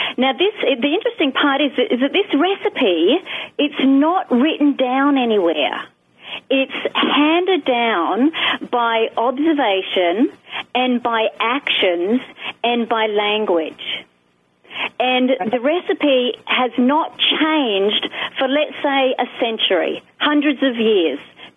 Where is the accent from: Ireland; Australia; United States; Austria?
Australia; when I was living in Queensland, which is my home country is Australia, and I was living in Queensland, which is a state of Australia